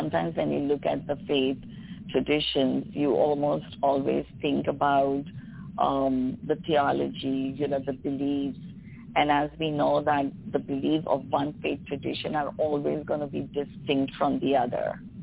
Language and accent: English; India; as an Indian, that, you know, when I was growing up in India